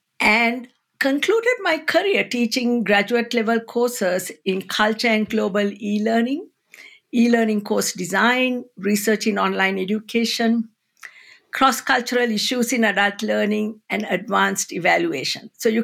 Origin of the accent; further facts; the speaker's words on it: Sri Lanka; moved away as an adult; So when I left my home country, Sri Lanka, in 1980 to pursue further education in the US